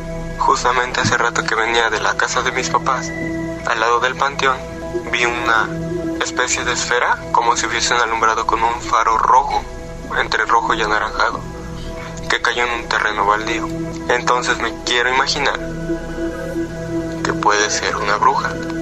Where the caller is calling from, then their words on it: Tlayacapan, Morelos, Mexico; de Tlayacapan, Morelos.